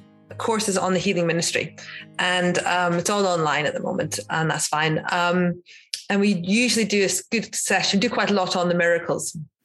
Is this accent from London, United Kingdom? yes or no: no; Scotland, United Kingdom; and I grew up as a Scottish Presbyterian, so I'm still Scottish, but I'm no longer Presbyterian.